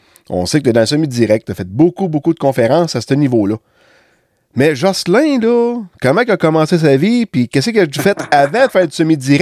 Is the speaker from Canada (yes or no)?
yes; La Visitation, Quebec, Canada; Ça, c'est souvent quelque chose qui arrive quand on dit qu'on vient de La Visitation. Ah ouais, pas loin de Saint-Hyacinthe.